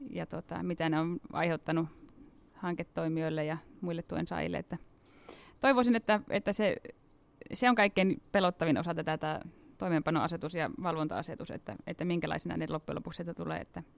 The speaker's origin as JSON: {"language": "Finnish", "region": "North Ostrobothnia", "country": "Finland", "tie": "born or raised there", "said": "kaupungissahan minä asun, mutta en ikinä ole kaupunkilaisiksi itseäni suostunut sanomaan. Ja olen siis Pohjois-Pohjanmaalta kotoisin maatilan kasvattaja ja koko lomani vietin niin syvällä maaseudulla, kun vaan pystyy olemaan."}